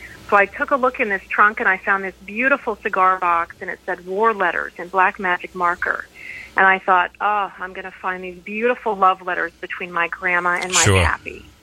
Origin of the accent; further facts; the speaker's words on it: Wellsville, Pennsylvania, United States; moved away as an adult; also born or lived in Philadelphia / Washington, D.C. / Liverpool, England; I was born and raised in Wellsville, Pennsylvania. From there, I went on to Philadelphia to attend Temple University, where I studied psychology, on to D.C. to work for the American Legion, and then on to Liverpool, England